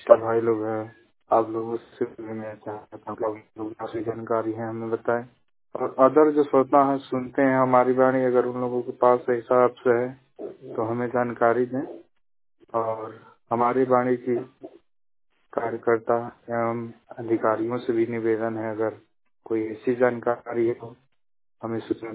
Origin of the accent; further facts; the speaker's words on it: Gorakhpur, Uttar Pradesh, India; हम हमारे जिला गोरखपुर उत्तर प्रदेश से